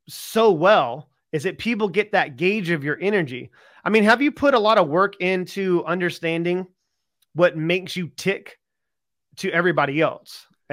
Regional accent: United States; now in England; I'm from America and now I live in England.

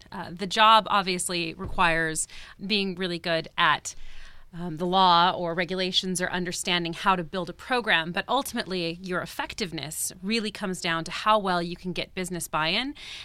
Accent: United States; now in United Kingdom; So I am American. You could probably guess by my accent. But I live in England. I've been there for 5 years.

